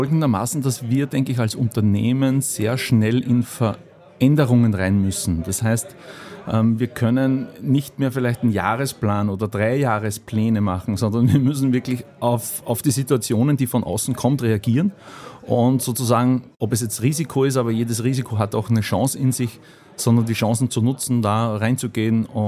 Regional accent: Austria; ich komme aus Österreich

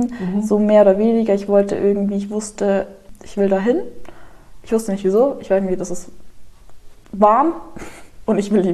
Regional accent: Germany; born there; Ich bin so privilegiert, in Deutschland geboren zu sein.

